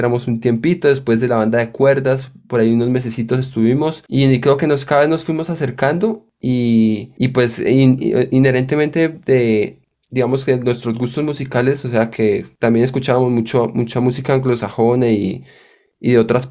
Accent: Ráquira, Boyacá, Colombia; born there; como nací en Ráquira, pues uno escuchaba en los locales, nosotros teníamos un local y poníamos carranga, y en la zona comercial de Ráquira uno escuchaba mucho carranga

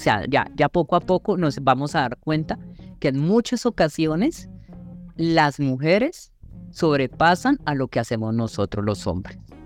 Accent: Colombia

